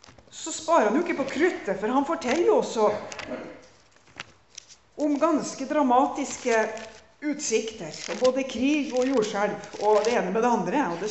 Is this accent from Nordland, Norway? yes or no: yes; Hattfjelldal, Nordland, Norway; Og de skulle jo også komme til Hattfjelldal, selvfølgelig, der jeg vokste opp